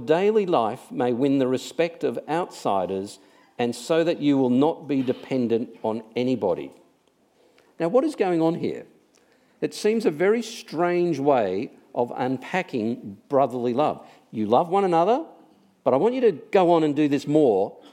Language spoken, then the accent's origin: English; Melbourne, Victoria, Australia; I'm from Melbourne